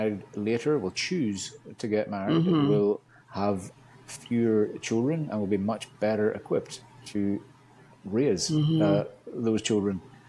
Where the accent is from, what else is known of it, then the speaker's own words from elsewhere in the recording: Northern Ireland, United Kingdom; that was growing up in Northern Ireland.